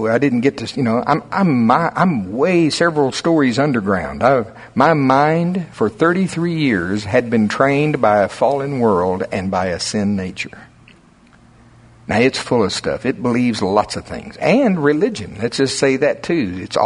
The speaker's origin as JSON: {"language": "English", "country": "United States", "said": "I'm from Pottawatomie County. You get one fork."}